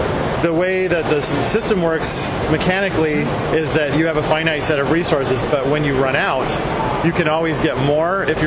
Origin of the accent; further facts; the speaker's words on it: Tucson, Arizona, United States; Well, I grew up in Tucson, Arizona, and I was always really interested in the mythology of that region.